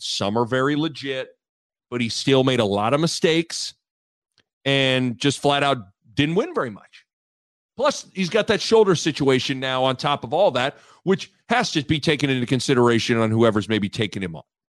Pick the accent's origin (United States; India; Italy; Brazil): United States; Lincoln, Nebraska; When I transferred, I went to Creighton, hour from where I grew up in Lincoln.